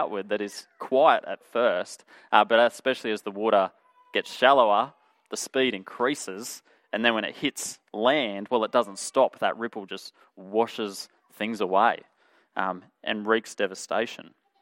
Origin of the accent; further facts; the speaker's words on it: Toowoomba, Queensland, Australia; now in Emerald, Australia; there was a flood in Toowoomba, my hometown